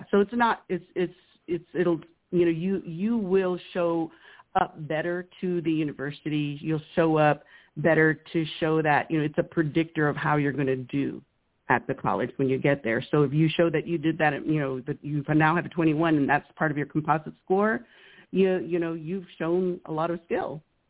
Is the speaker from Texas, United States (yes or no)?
yes; Texas, United States; now in Austin, United States; You know, I'm from South Texas. Like, I'm in Austin, but currently in Austin. But I grew up in South Texas.